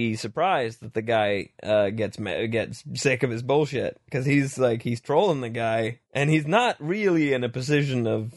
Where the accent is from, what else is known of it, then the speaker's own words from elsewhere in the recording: Sweden; English is a second language; I'm in fact Swedish, and English is my second language, so sometimes some words are not in immediate reach.